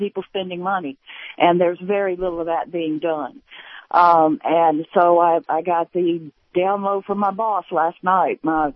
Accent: Texas, United States; I'm from Texas, but don't hold it against me.

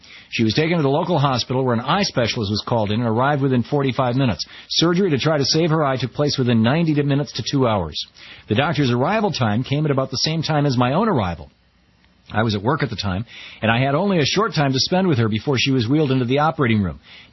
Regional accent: United States; now in Canada; As an American living up here north of the border

